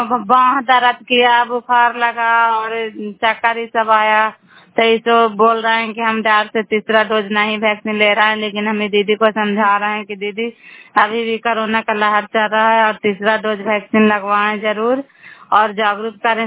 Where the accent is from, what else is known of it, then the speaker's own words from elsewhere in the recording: Bihar, India; नालंदा जिला कराई ब्लॉक के निवासी हूँ।